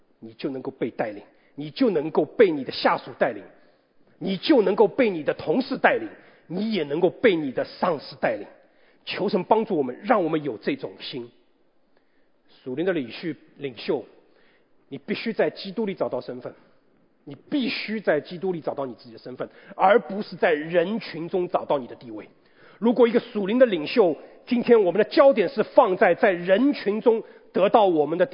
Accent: Shanghai, China; 我们上海人说小赤佬啊

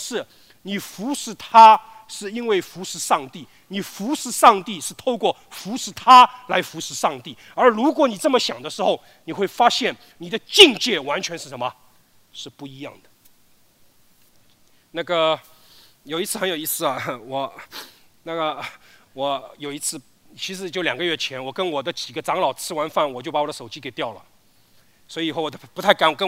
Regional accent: China; 但下一代我们中国人的文化都完了

